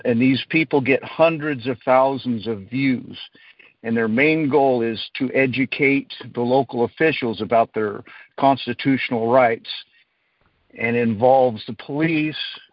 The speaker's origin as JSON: {"language": "English", "region": "Oregon", "country": "United States", "said": "I'm from Oregon."}